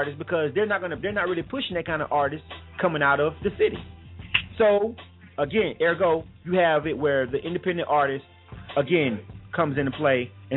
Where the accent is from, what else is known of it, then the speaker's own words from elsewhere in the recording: the South, United States; So I don't, and I'm like that because I'm from the South, and I don't necessarily listen to what everybody think is hot.